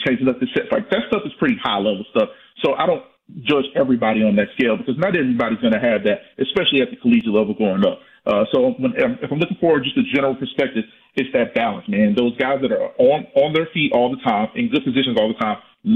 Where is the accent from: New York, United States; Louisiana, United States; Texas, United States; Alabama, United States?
Alabama, United States; You know, I go down there. It's in my hometown, so I cover that every year.